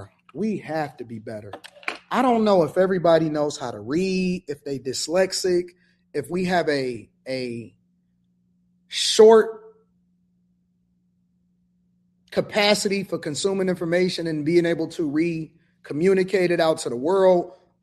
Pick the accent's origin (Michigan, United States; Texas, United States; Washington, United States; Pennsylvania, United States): Michigan, United States; Detroit; born there; It doesn't matter the fact that I was born in Detroit, Michigan.